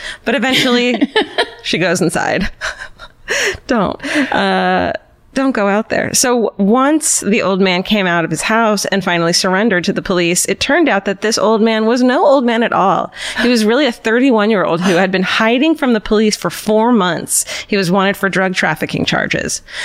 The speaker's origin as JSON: {"language": "English", "town": "Yarmouth", "region": "Massachusetts", "country": "United States", "tie": "born or raised there", "said": "So my friend and I grew up on Cape Cod in a town called Yarmouth."}